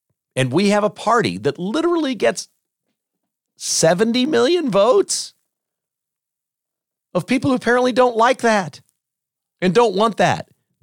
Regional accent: United States; I respect any country that doesn't want me in their country because I'm American.

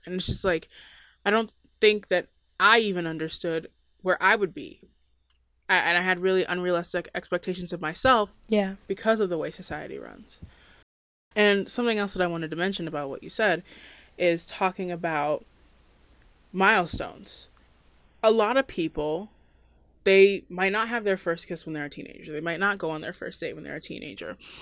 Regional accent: New Jersey, United States; moved away as an adult; I moved here from New Jersey when I graduated high school. And how do you start all over in a new state?

